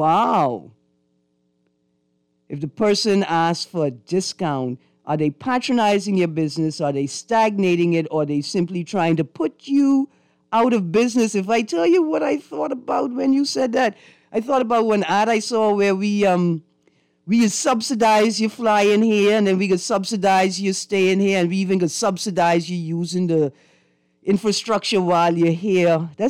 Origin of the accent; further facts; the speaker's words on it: Old Andros, Andros, Bahamas; I can tell them I'm from Andrus. And when they ask me what part of Andrus I'm from, I can tell them I'm from Old Andrus, right there on the front.